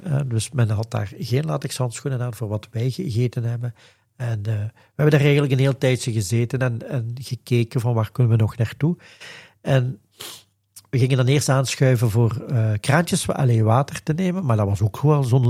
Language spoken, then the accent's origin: Dutch; Limburg, Belgium; nee, ik ben van Limburg.